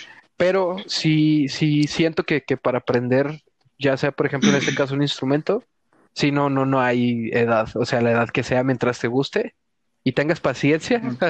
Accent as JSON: {"language": "Spanish", "town": "Guadalajara", "region": "Jalisco", "country": "Mexico", "said": "soy de Guadalajara, tengo 23 años"}